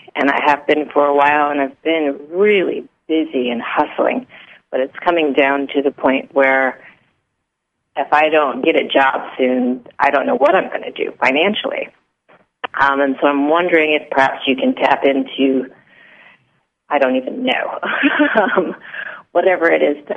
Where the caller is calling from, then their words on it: San Francisco, California, United States; Oh, I'm sorry. I'm from San Francisco.